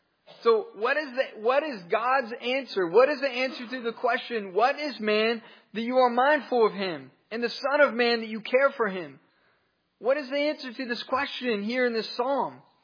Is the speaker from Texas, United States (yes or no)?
yes; Dallas, Texas, United States; now in Arkansas, United States; I'm from the Dallas metro area.